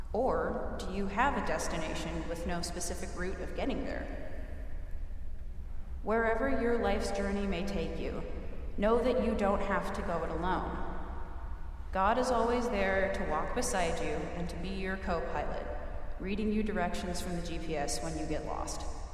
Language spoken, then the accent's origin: English; Washington, United States; As I am from Washington State, every drive home is quite the road trip, lasting 3 days and normally done alone.